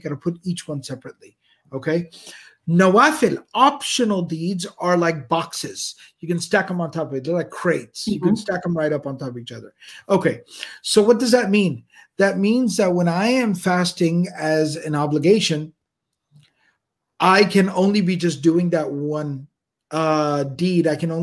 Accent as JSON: {"language": "English", "region": "Texas", "country": "United States", "said": "I'm from Texas. Therefore, I have the correct pronunciation of things."}